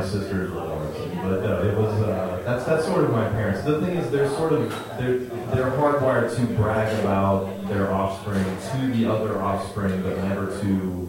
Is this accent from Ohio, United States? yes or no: yes; Ohio, United States; I am from Ohio.